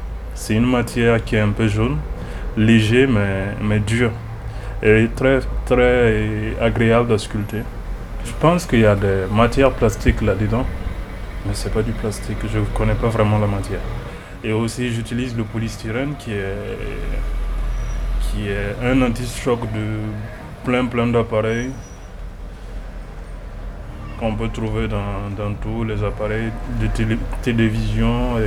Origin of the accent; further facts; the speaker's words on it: Ouagadougou, Centre, Burkina Faso; Même chez moi à Ouaga, il n'y a pas plusieurs points où je peux trouver.